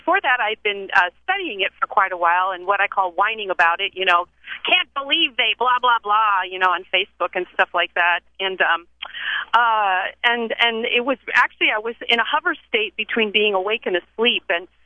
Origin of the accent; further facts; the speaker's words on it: Chico, California, United States; So I am a grandmother from Chico, a little bit north of Sacramento